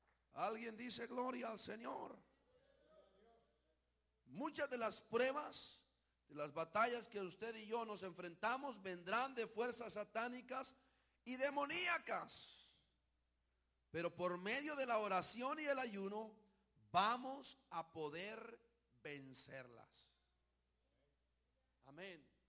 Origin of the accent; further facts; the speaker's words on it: Honduras; bueno, los que viven en Honduras, nosotros seguimos siendo hondureños.